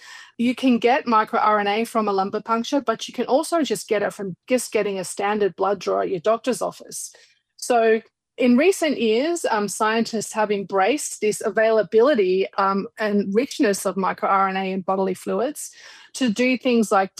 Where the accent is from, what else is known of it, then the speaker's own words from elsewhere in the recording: Australia; now in Jackson, United States; you might notice that I do not have a Jackson, Wyoming accent. So I am actually originally from Australia. I did my degrees in Sydney and in Adelaide